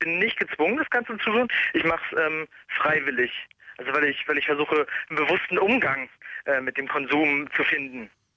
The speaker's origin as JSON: {"language": "German", "region": "Berlin", "country": "Germany", "tie": "born or raised there", "said": "Gebürtiger Berliner."}